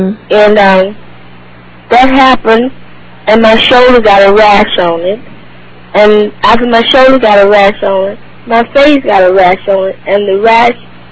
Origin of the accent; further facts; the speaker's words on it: Montgomery, Alabama, United States; now in Los Angeles, United States; Oh, I'm from Montgomery, Alabama.